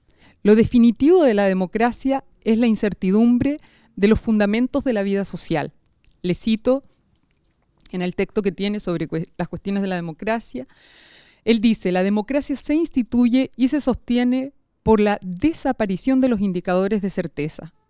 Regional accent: Chile; las dos somos chilenas

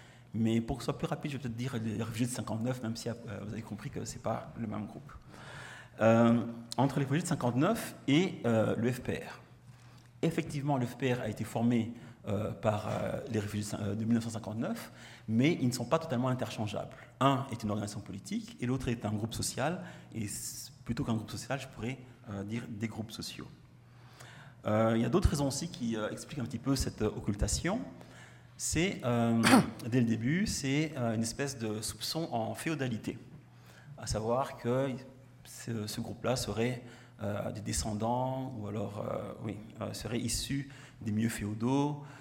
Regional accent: Kigali, Rwanda; Je viens de loin, je viens de Kigali.

